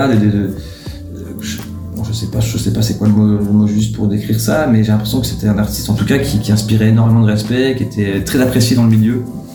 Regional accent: Grand Est, France; de ma région natale, plutôt mon département natal, qui est les Vosges.

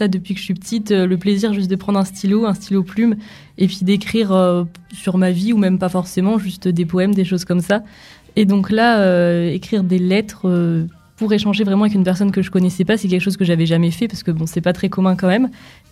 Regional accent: Grand Est, France; moi aussi je viens des Ardennes

